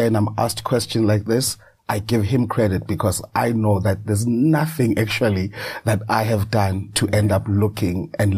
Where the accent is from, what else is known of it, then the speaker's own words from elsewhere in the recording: Soweto, Gauteng, South Africa; I was born in Soweto, Rockville, to be precise. I lived there with my mom, my dad, my uncle, Putimshin, Usis Lucia, and my brother, Utsepo.